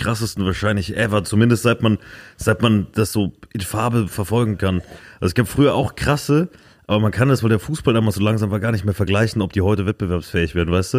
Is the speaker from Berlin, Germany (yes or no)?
no; Saarland, Germany; mein Kaff, Alter, mein Dorf, wo ich aufgewachsen bin im Saarland, würde ich direkt zurückgehen.